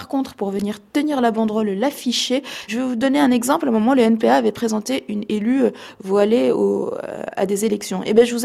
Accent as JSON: {"language": "French", "country": "Morocco", "tie": "born there", "said": "Déjà, je suis née au Maroc."}